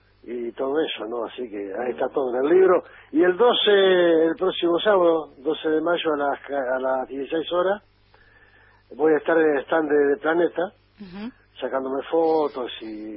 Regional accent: San Miguel del Monte, Buenos Aires Province, Argentina; porque yo en San Miguel del Monte, que es mi ciudad de origen, no me decían

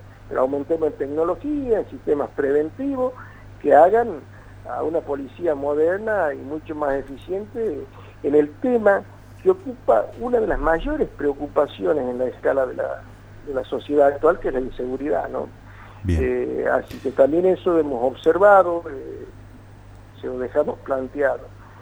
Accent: Añatuya, Santiago del Estero, Argentina; Yo soy del interior, soy de Añatuya, una población donde habitan casi 40.000 almas y hay 72 policías.

